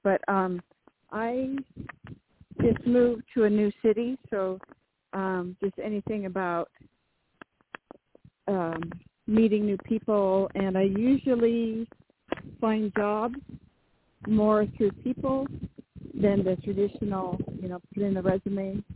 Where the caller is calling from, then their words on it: California, United States; I am calling from California.